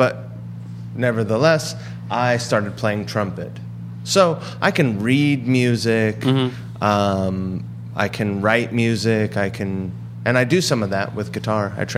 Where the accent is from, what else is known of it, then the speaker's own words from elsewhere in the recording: Seattle, Washington, United States; I'm from Seattle, okay. Washington.